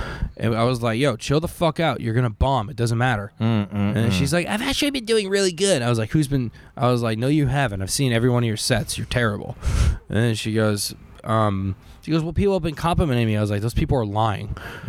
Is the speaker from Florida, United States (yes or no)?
yes; Boca Raton, Florida, United States; I grew up in Boca, so there was like a bunch of fucking rich kids.